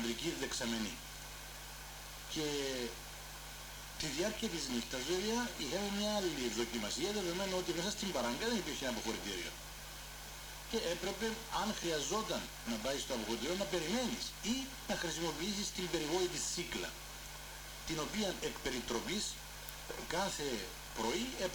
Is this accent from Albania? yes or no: no; Yialousa, Famagusta District, Cyprus; Τους ύμνους τους θυμόμουν από την εκκλησία του χωριού μου όταν ήμουν παιδί, από τη Γιαλούσα